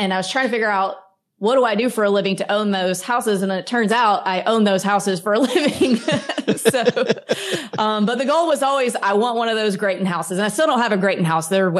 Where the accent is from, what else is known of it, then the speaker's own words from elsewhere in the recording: Mississippi, United States; So I grew up in Mississippi.